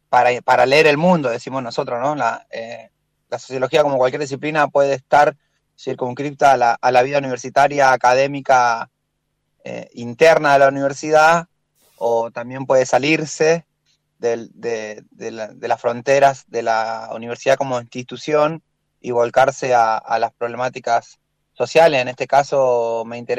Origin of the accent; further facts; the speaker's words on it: Villa La Carcova, Buenos Aires, Argentina; en Villa La Carcova, en el barrio donde yo nací y me crié